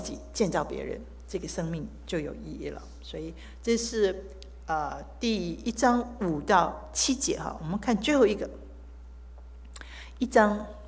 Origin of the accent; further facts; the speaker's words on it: China; 我们中国人很早以前就有这个后羿射箭